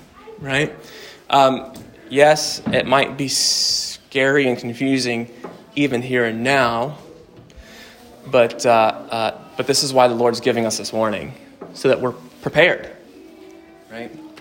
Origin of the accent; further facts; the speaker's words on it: United States; What am I doing? I'm American. What can I say?